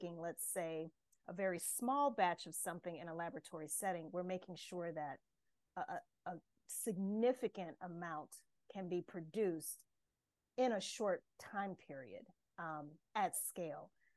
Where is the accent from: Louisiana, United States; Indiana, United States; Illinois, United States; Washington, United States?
Louisiana, United States; I'm from the States, so I grew up in the state of Louisiana